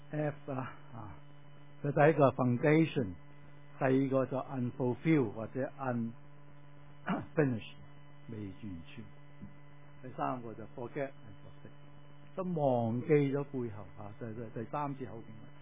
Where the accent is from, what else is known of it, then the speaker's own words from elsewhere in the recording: Hong Kong; also born or lived in Guangdong, China; 我喺廣東長大、香港長大啦